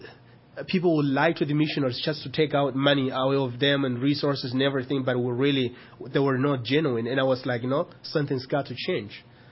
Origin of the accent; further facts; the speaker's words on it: Nampula, Mozambique; So then when I went back to Mozambique, I was leading a team into Malawi. Before I got to my hometown, Nampula, I met my sister who lives in the border of Malawi